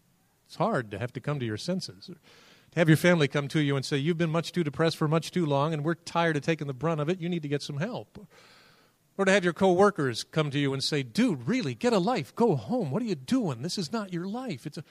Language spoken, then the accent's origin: English; Akron, Ohio, United States; now in New York, United States; I was headed from LaGuardia out to Akron, Ohio, where I spent part of my growing up years. And I was going to my home church.